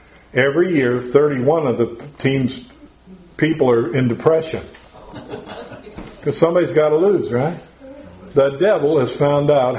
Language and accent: English; Ohio, United States; I mean, I'm not ruined because of where I grew up either, because I grew up near Cleveland.